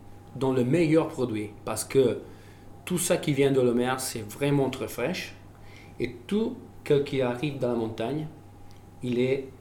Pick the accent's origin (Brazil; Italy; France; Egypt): Italy; Savona, Liguria; born there; French is a second language; Moi, je suis né en Ligurie, à Savona.